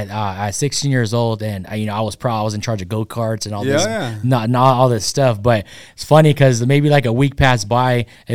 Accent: Pomona, California, United States; I grew up in Pomona, California.

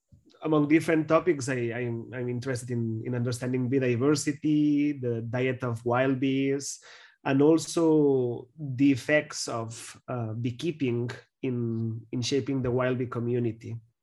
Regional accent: Barcelona, Catalonia, Spain; English is a second language; moved away as an adult; Yeah, so I'm originally from Barcelona, where I studied my bachelor degree on biology

